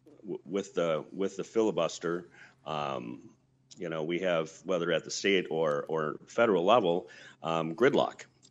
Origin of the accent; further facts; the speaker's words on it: Rhinelander, Wisconsin, United States; also born or lived in Duluth / Madison; I was born in Duluth, but raised in Rhinelander, spent some time in high school, college in Madison, and then moved back and have been an educator, was an educator in the North Woods for 27 years and recently semi-retired.